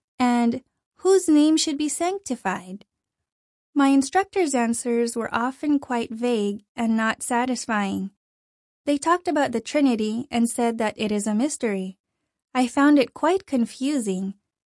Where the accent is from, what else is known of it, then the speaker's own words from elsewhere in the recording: Ilocos Region, Philippines; born there; I was born in Ilocos Norte, Philippines, on December 10, 1968, the seventh of 10 children. Like most Filipinos, we were brought up as Catholics.